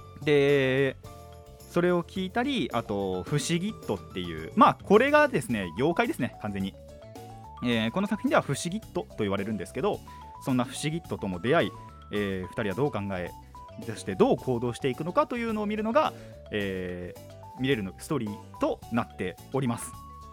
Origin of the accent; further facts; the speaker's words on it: Kanagawa, Japan; also born or lived in Tohoku; 僕もですね、やっぱ東北出身といえば東北出身なので、若干ほんと若干ですけど楽しみましたね。ほぼほぼ神奈川育ちなんでね、